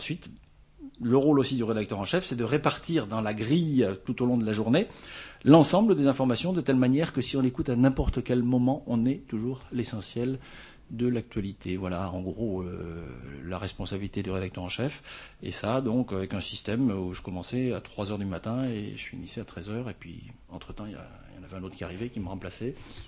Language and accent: French; Algeria; moved away; Bon, moi, je suis beaucoup plus âgé que vous. Hein. Et donc, j'avais un peu la chance de vivre dans ma jeunesse en Algérie